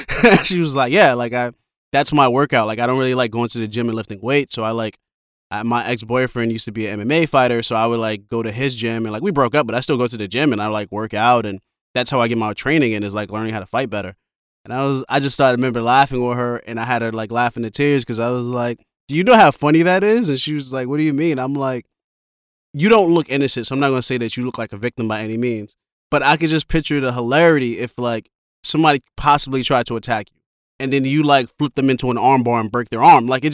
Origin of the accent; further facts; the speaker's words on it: Brooklyn, New York, United States; And I go, I'm from Brooklyn. Mm-hmm. Like, I don't feel like I'm from America. I'm like, I'm from Brooklyn.